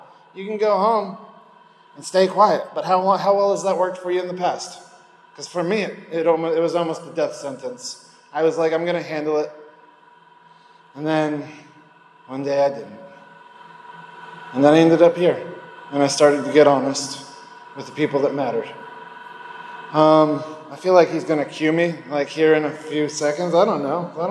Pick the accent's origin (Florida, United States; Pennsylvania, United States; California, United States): Florida, United States; Naples; now in Tampa, United States; I'm from Naples, and I'm up in Tampa